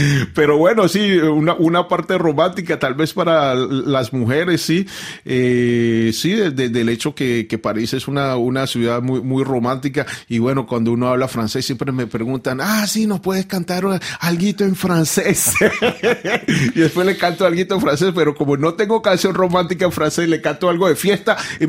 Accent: Colombia; born there; yo nací en Colombia, llevo Colombia en mis venas, en la sangre, pero también me siento francés, también me siento un poquito portugués, también me siento un poquito español.

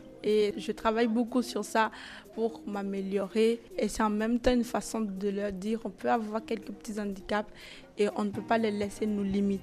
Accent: Benin; je suis béninoise, j'ai 24 ans et je suis briseuse de tabous.

